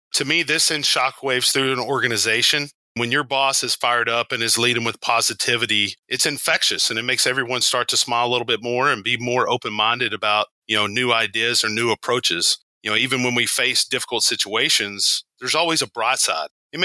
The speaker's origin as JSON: {"language": "English", "town": "Burleson", "region": "Texas", "country": "United States", "tie": "born or raised there", "also_born_or_lived": "McKinney", "said": "So I was born in McKinney, Texas, but then moved to Burleson when I was six. And so I've been here for 35 years now."}